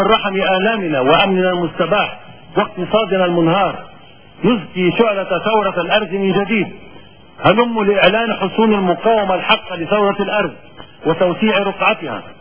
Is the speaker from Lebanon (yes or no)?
yes; Lebanon; إن تفعيل موقع الرئاسة يتطلب منا كلبنانيين أن نحدد بوضوح مواصفات الرئيس العتيد.